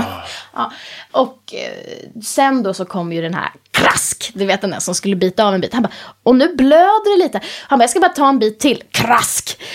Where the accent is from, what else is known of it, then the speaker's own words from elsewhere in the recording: Visby, Gotland, Sweden; Jag har vuxit upp i Visby, det är city.